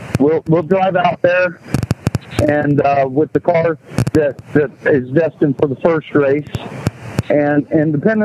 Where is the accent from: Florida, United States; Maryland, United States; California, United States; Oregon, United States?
Florida, United States; Daytona; First of all, I grew up in Daytona, Florida, and so NASCAR has always been